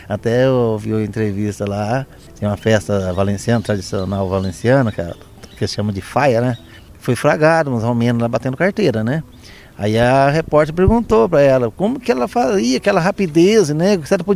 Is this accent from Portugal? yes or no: no; Paraguay; now in Spain; como eu já morei no Paraguai, fui criado no Paraguai, tenho uma facilidade com o idioma do espanhol, né? A gente foi viver na Espanha